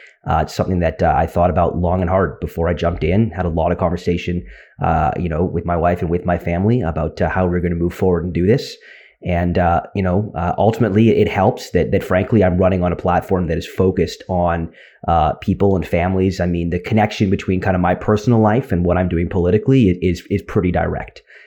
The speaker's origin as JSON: {"language": "English", "town": "Vancouver", "region": "British Columbia", "country": "Canada", "tie": "born or raised there", "said": "born and raised in Vancouver, grew up here."}